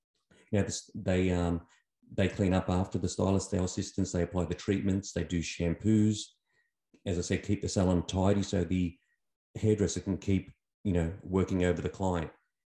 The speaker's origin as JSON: {"language": "English", "town": "Sydney", "region": "New South Wales", "country": "Australia", "said": "I'm from Sydney, Australia, and I'm the chairperson for New South Wales, which is a state of Australia."}